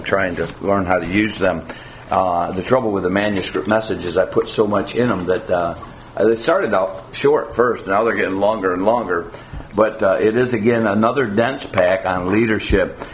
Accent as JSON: {"language": "English", "town": "Gang Mills", "region": "New York", "country": "United States", "tie": "born or raised there", "said": "I was raised in Gang Mills, New York, and just down from 40 Platt Street was Ronnie Wilson's backyard."}